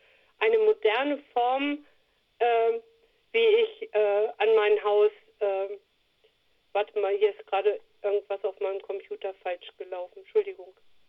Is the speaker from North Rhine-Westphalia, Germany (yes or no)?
no; Duderstadt, Lower Saxony, Germany; Ich bin ja hier in Duderstadt aufgewachsen